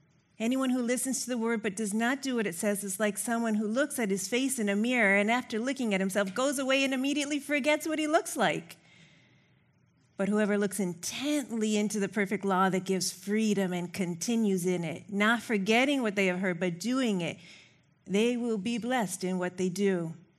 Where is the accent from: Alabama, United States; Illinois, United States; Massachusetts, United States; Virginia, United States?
Illinois, United States; Chicago; This is one of my all-time favorite spots in Chicago. I was born and raised in Edgewater, but Fernando and I moved to Rogers Park several years ago